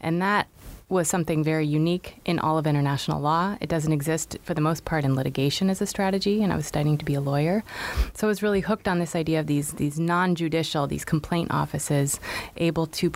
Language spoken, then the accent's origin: English; United States; And I felt an enormous responsibility as an American, as someone with education.